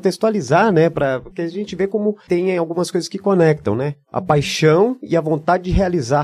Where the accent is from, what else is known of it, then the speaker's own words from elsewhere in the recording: São Paulo, Brazil; eu sou paulistano, mas eu tenho alma mineira, porque toda a minha família é de Minas, então, do sul de Minas